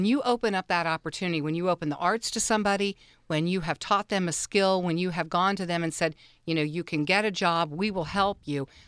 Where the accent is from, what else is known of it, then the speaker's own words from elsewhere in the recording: Ohio, United States; I grew up in Ohio near Indiana, this was normal.